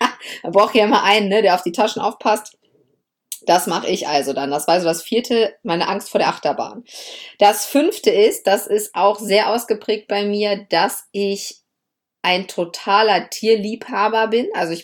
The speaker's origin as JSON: {"language": "German", "region": "Lower Saxony", "country": "Germany", "said": "Ja, ich komme ja aus Niedersachsen und wir hatten bis ich 12 oder 13 Jahre alt war, tatsächlich nur 3 Fernsehsender."}